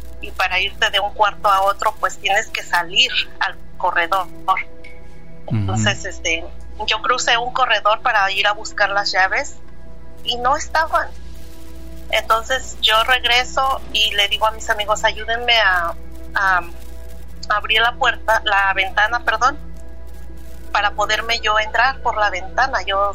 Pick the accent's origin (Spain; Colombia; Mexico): Mexico; Cuautitlán, State of Mexico; Y yo soy de Cuautitlán, Estado de México.